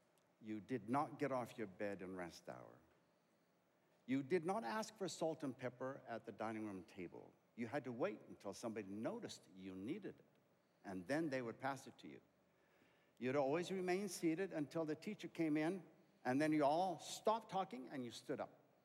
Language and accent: English; Zambia; also born or lived in Zimbabwe; So I grew up, I was born in Zimbabwe. My parents lived and worked in Zambia. And that's where I lived the first 16, almost 17 years of my life.